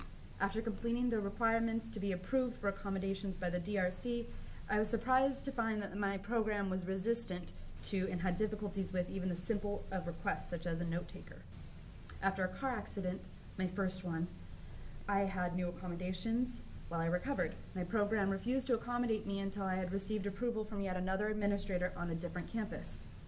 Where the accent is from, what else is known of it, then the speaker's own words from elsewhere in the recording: Coos Bay, Oregon, United States; I'm from Coos Bay.